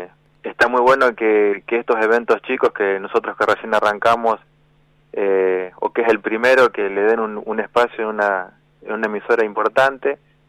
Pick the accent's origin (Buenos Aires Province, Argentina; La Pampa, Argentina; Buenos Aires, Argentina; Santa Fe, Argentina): Santa Fe, Argentina; Colonia Belgrano; mi novia, que es Fabiana Mancilla, y yo, y somos de Colonia Belgrano, en realidad.